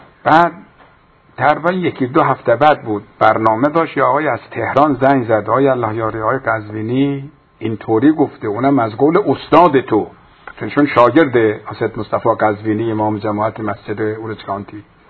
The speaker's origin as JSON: {"language": "Persian", "country": "Afghanistan", "said": "ما خجالت میکشیم بگیم ما افغانی هستیم، یعنی همشهری الله یاری هستیم."}